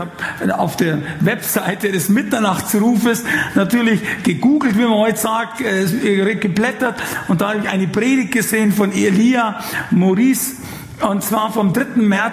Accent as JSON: {"language": "German", "town": "Munich", "region": "Bavaria", "country": "Germany", "said": "Ich sage, ich bin nicht Deutsch, ich bin aus München, okay."}